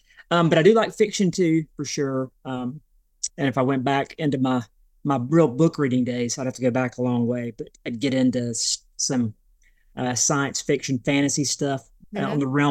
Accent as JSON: {"language": "English", "region": "North Carolina", "country": "United States", "tie": "born or raised there", "also_born_or_lived": "Sylva, North Carolina", "said": "So I'm from where I'm living now in Western North Carolina, in this area. I was born in Silva, North Carolina, if you're familiar with Silva. But I grew up in an adjacent county to where I'm at right now."}